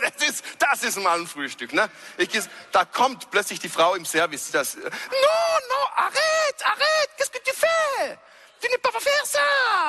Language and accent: German; Switzerland; ich bin Schweizer